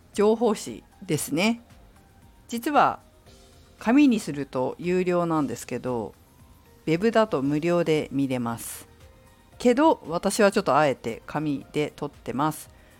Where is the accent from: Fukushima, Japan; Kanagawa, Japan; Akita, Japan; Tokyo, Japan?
Fukushima, Japan; 私の実家、福島県福島市の実家はね、父方の方の実家は農家、果物農家なので